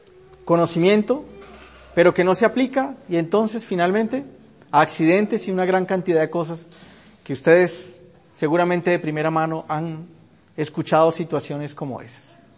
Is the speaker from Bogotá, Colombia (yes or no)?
no; Cali, Valle del Cauca, Colombia; born there; en la ciudad donde yo nací, en Cali.